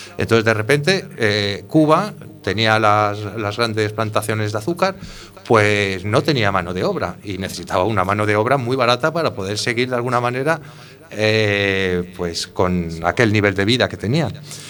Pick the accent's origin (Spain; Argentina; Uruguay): Spain; Madrid, Community of Madrid; moved away as an adult; Yo soy un emigrante, yo soy emigrante de interior. Además, yo lo hice al revés, porque yo vine de Madrid a Galicia por trabajo, a buscarme la vida aquí.